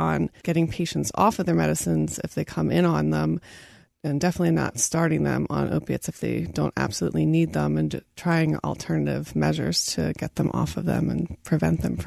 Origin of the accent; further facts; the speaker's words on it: Lansdale, Pennsylvania, United States; also born or lived in Ambler; I grew up in Lansdale and then Ambler. Left for several years for school and came back to Plymouth Meeting.